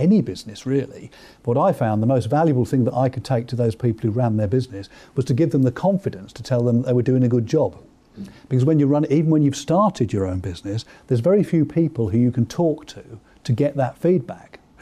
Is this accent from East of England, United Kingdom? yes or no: yes; East of England, United Kingdom; I come from Cambridgeshire